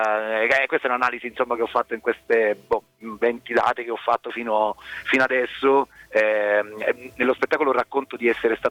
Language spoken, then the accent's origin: Italian; Sicily, Italy; now in Rome, Italy; Sì, assolutamente, ne vado fiero, vivo da più di 20 anni a Roma, ma insomma le mie origini quelle sono.